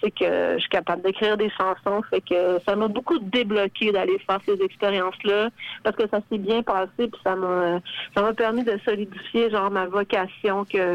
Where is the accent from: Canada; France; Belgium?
Canada; Quebec; parce qu'on est francophone, parce qu'on vient du Québec